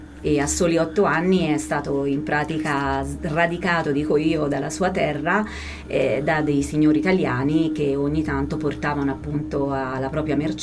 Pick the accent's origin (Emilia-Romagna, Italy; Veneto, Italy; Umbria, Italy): Umbria, Italy; Gualdo Tadino; andavo in giro per Gualdo Tadino, io sono di Gualdo Tadino, mano nella mano di mio nonno come se fosse un trofeo. Perché appunto in quell'epoca c'era solo lui nero